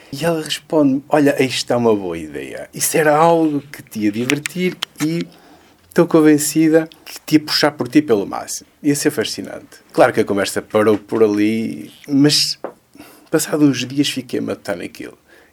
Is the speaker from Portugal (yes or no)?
yes; Barcelos, Braga, Portugal; also born or lived in Sydney, Australia; Eu sou natural de Barcelos, terra maravilhosa. Nasci em 70, estive aqui até há 5 anos atrás. Há 5 anos eu fui para a Austrália, num projeto de 4 anos, e voltei.